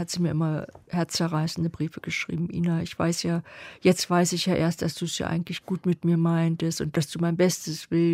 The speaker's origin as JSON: {"language": "German", "region": "East Germany", "country": "Germany", "said": "ich komme aus der DDR und ich habe keinen Bezug gehabt zu Drogen."}